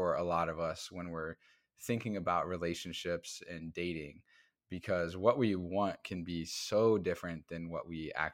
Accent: Midwest, United States; Like, I'm from the Midwest. Like, we, you know, are pretty simple people.

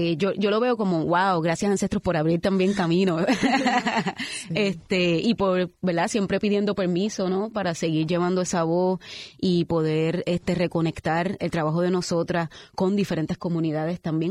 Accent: Puerto Rico; yo me cuestiono como artista puertorriqueña

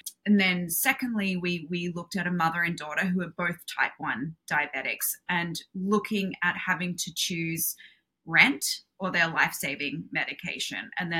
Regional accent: Australia; now in United States; as you can hear, I'm Australian and also half Canadian, so I didn't grow up in the medical system that we have in the US, but I have been here for 10 years now.

